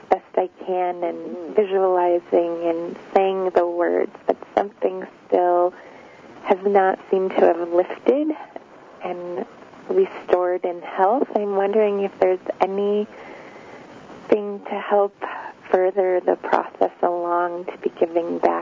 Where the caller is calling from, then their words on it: Connecticut, United States; I'm calling from Connecticut